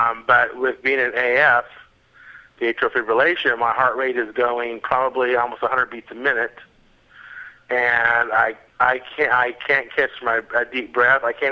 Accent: United States; moved away; As you can tell, I have an accent. I'm from the States.

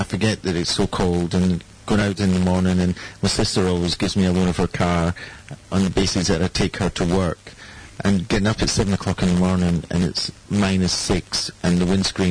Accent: Scotland, United Kingdom; now in Australia; when I came to Australia. I come from Scotland.

